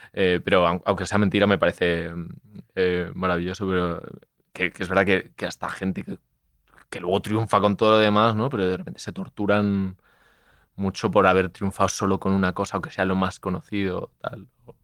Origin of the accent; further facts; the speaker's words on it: Zamora, Castile and León, Spain; Yo soy de Zamora y me acuerdo como a cierto revuelo con gente un poquito más mayor que yo